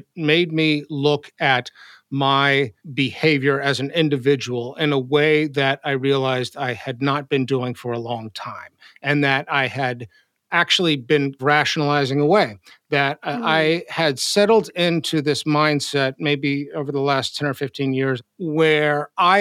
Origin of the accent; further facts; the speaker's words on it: Texas, United States; I grew up on this stuff. I'm from Texas. Texas barbecue has, for me, always held this special place in my heart.